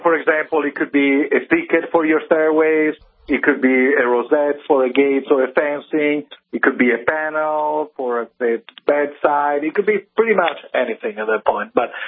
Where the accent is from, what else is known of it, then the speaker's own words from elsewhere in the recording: Italy; accent: Italian; 42 years ago, over in Italy, and that's where my crazy accent came from, is my dad started as a blacksmith in a local city in the northern side of Italy.